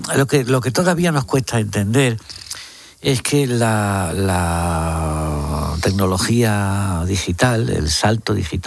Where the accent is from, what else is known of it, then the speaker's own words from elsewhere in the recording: Carmona, Andalusia, Spain; Somos de los que somos de secano, de la Vega de Carmona. Tenemos mucho respeto al mar.